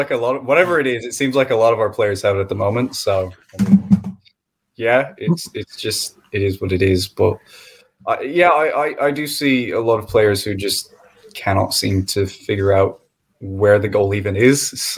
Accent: United States; As an American, I want to go back to Goodyear.

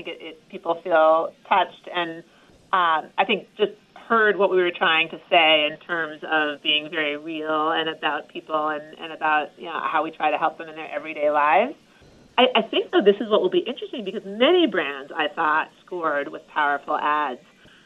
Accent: Boston, Massachusetts, United States; it's probably in part because I'm from Boston

